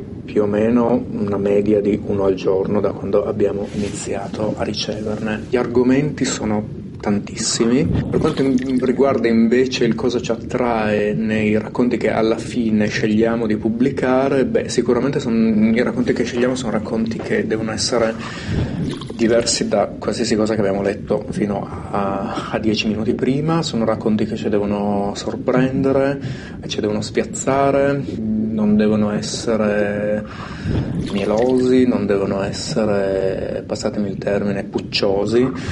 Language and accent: Italian; Turin, Piedmont, Italy; siamo tutti di Torino.